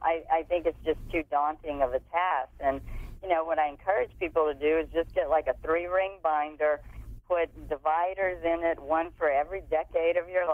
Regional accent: the South, United States; He's a Southern boy like I am. And I'm from the South

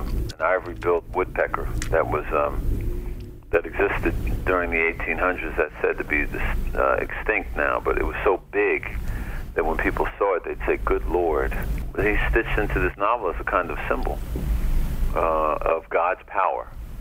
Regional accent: New York City, New York, United States; Well, first of all, I grew up in a house where people talk like that. I mean, I grew up in New York, but all my relatives grew up in the South.

